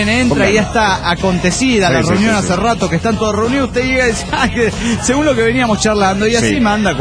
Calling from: Santa Fe, Argentina; Hola, ¿cómo están, amigos? … de Santa Fe, Argentina.

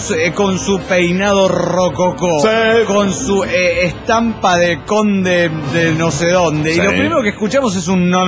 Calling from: Izúcar de Matamoros, Puebla, Mexico; Soy el hereje de Izúcar de Matamoros, Puebla, México.

